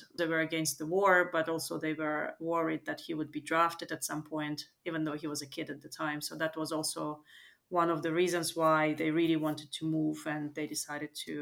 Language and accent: English; Moscow, Russia; also born or lived in Siberia / Caucasus; now in Canada; I was born in Siberia, but I lived in Siberia for the first 3 or 4 years. And then we moved to the Caucasus region and near the Black Sea. Again, really only for a few years, and I don't remember much. But then we moved to Moscow when I was about 8.